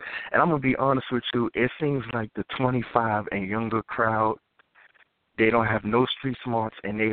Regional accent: New York, United States; now in Greensboro, United States; I'm from New York originally, but I live in Greensboro, North Carolina now.

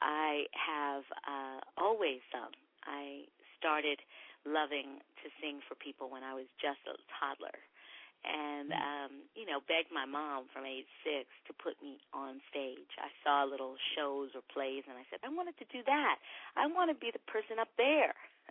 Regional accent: Los Angeles, California, United States; I'm from L.A. Los Angeles is my hometown, believe it or not.

